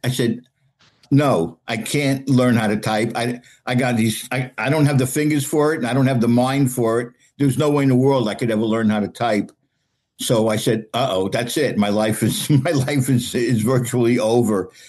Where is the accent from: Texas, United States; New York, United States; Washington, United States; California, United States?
New York, United States; Brooklyn; Well, yes, I was born in Brooklyn, on the streets of Brooklyn, just like, you know, any other Brooklyn street kid